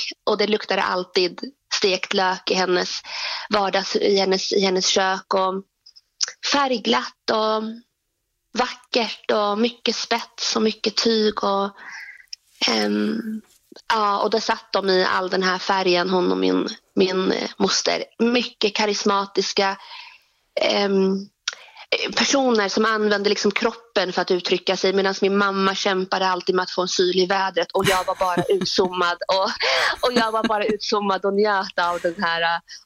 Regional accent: Iraq; Swedish is a second language; now in Sweden; Ja, vi flydde från Irak, precis. Mm. Och så hamnade vi här efter en lång och mycket svår flykt.

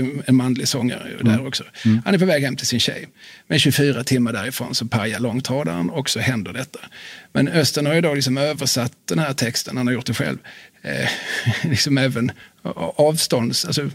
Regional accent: Skåne, Sweden; Sen apropå Skåne och mina hemtrakter

